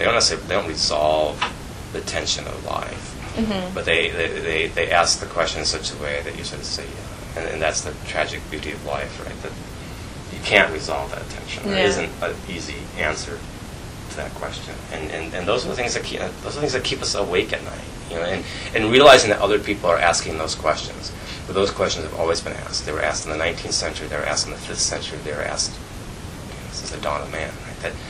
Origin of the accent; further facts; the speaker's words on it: Michigan, United States; The first two stories are Michigan stories, and I was taking a great pleasure in reading about my home state and recognizing places and environments.